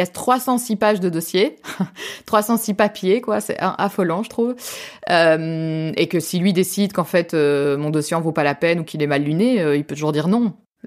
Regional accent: France; accent: French; j'ai quand même un accent de Frenchie

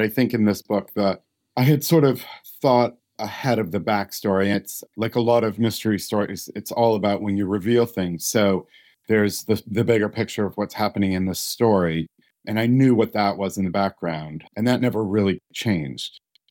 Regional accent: United States; and I'm an American, I've been to the Cotswolds

